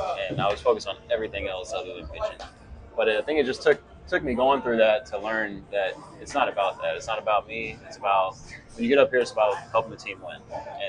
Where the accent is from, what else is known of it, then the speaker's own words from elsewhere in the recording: Winter Haven, Florida, United States; I grew up in Winter Haven, Florida.